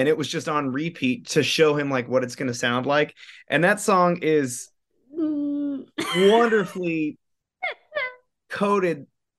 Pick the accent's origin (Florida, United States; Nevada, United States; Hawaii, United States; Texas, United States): Nevada, United States; Las Vegas; And growing up in Vegas, I loved KLUC. It's obviously the top 40 station for Vegas